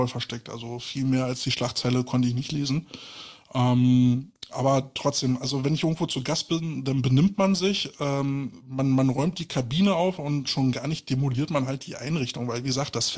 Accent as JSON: {"language": "German", "region": "Berlin", "country": "Germany", "said": "Ich komme aus Berlin, Alter."}